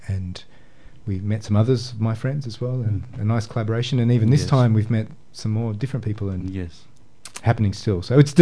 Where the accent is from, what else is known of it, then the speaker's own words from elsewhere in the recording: Australia; And as an Aussie guy with little culture, you know, you're sort of looking around